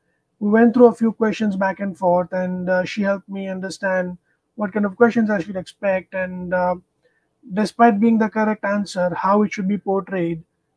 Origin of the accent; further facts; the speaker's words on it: Uganda; because I grew up in Uganda, which is a small country in Africa.